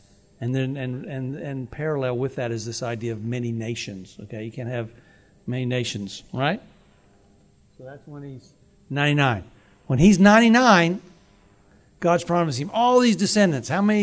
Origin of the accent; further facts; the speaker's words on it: Satellite Beach, Florida, United States; also born or lived in Tampa; now in Jacksonville, United States; But we live in Jacksonville. I grew up in Satellite Beach in the Brevard County, and we are both University of South Florida grads and in Tampa.